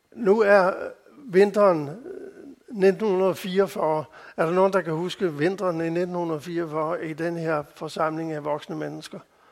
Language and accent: Danish; Capital Region of Denmark, Denmark; Men jeg er jo født og opvokset på Bornholm, det kan I høre.